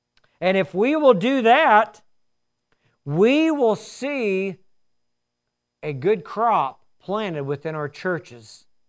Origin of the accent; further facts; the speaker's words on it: Alabama, United States; I'm from Alabama, so I have a good reason.